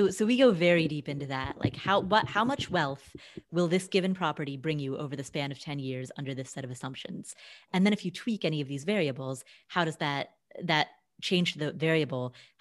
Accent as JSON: {"language": "English", "region": "Ohio", "country": "United States", "tie": "born or raised there", "said": "I grew up in Ohio, and people are often like, oh, so you grew up in Idaho. And I'm like, no, Ohio."}